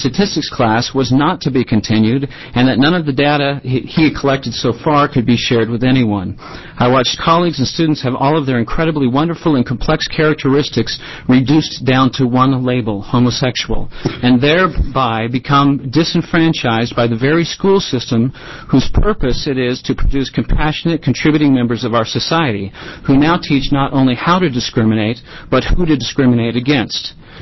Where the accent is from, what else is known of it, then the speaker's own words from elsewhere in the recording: Eugene, Oregon, United States; When I was growing up in Eugene, I remember Oregon being in the front runner